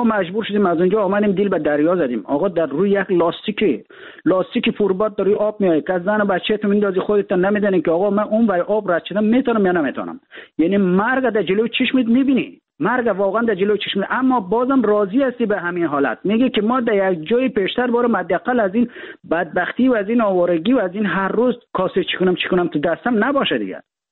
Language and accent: Persian; Afghanistan; ما در افغانستان در کشور جنگ زده بزرگ شدیم.